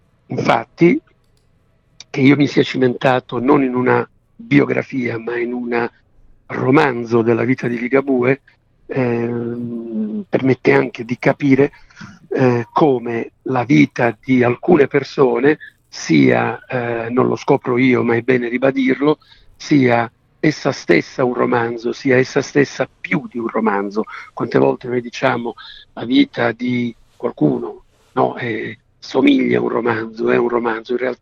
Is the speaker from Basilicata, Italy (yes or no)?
no; Apulia, Italy; born there; del mio villaggio, quello in cui sono nato in Puglia